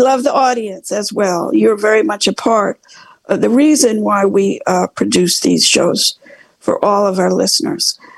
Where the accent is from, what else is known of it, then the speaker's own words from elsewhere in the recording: New York City, New York, United States; I'm going to give a shout out to New York City, where the election's tomorrow, where my hometown, hopefully will be bringing in a wonderful new mayor by the first name of Zoran.